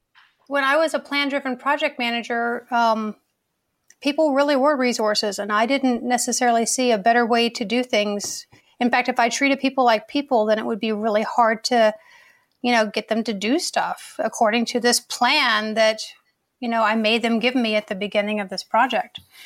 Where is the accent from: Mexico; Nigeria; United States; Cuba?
United States; Richmond, Virginia; there are people in my hometown of Richmond, Virginia, who do know me from that life